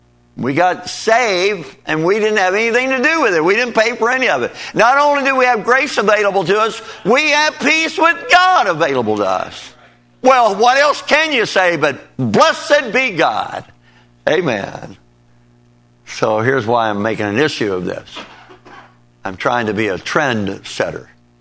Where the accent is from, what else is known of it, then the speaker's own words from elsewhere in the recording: Kentucky, United States; I told you a while ago I grew up in Kentucky and out in the country and so on.